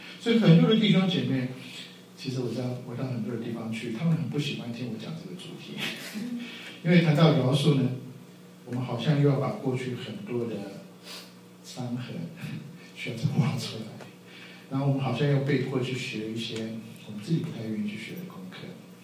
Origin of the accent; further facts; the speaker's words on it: Taiwan; 我从台湾来，台湾我们有一句话叫做阿妈婆写欠债